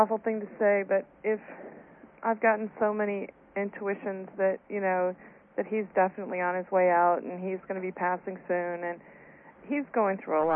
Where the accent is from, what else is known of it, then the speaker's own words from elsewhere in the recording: Louisiana, United States; I'm from Louisiana.